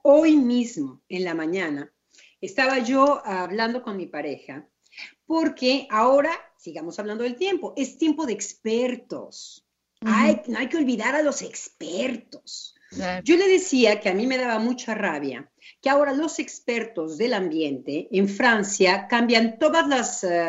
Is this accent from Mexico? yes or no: yes; Mexico; Entonces la discusión entre mi pareja, que es francés y que yo soy mexicana, era